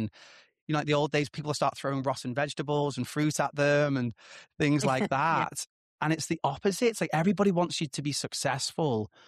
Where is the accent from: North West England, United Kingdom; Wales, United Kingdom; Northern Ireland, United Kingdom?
North West England, United Kingdom; where I grew up near Liverpool, we're all big storytellers.